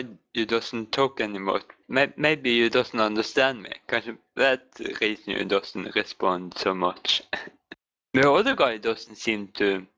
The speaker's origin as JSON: {"language": "English", "country": "Norway", "second_language": "English"}